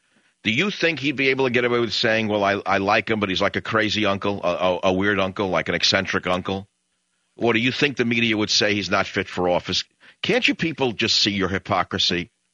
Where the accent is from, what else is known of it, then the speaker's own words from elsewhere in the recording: San Francisco, California, United States; My hometown, San Francisco, The Chronicle, a once very good newspaper.